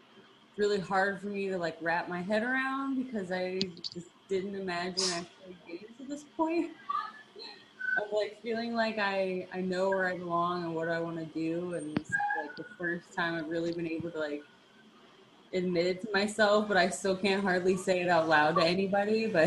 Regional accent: Cincinnati, Ohio, United States; I'm from Cincinnati, Ohio.

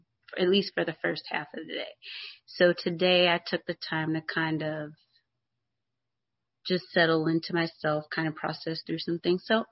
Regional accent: Youngstown, Ohio, United States; Hello everybody … from Youngstown, Ohio.

